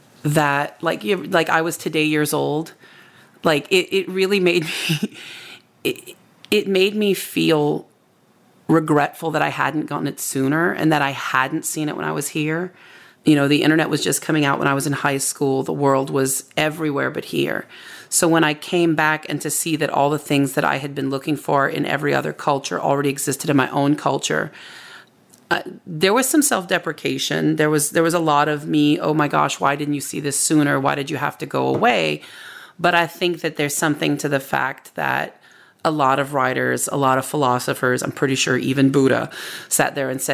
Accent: Cutoff, Louisiana, United States; I joke that I'm purebred Cajun because that's not really a thing. But my family's been in Lafourche Parish since they came here after the Derangement.

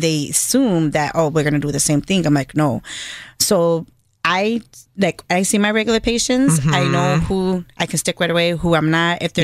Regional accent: Milwaukee, Wisconsin, United States; I grew up in Milwaukee in the South Side. Mm-hmm. So I lived here my whole life.

